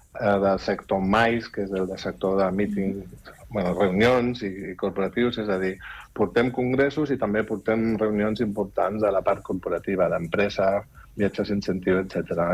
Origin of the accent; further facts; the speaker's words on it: Germany; Catalan is a second language; now in Spain; Soc alemany i ja porto molts anys aquí